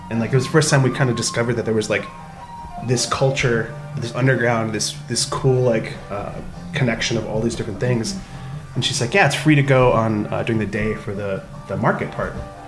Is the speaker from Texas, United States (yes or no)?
no; Milwaukee, Wisconsin, United States; moved away; So like we were saying before, we're from Milwaukee, Wisconsin originally. We didn't have Tiki bars. Like, we left there 12 years ago